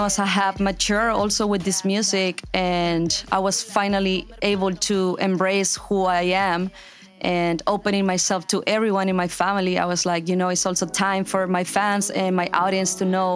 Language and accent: English; Monterrey, Nuevo León, Mexico; I'm from Monterrey, Mexico, and I do hip-hop in Spanish. I started doing music in my hometown, Monterrey, Mexico, which has been one of the biggest cities for music in Mexico and also primarily for hip-hop.